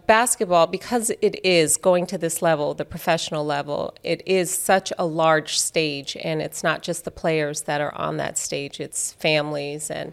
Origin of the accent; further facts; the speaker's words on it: Las Vegas, Nevada, United States; growing up in Vegas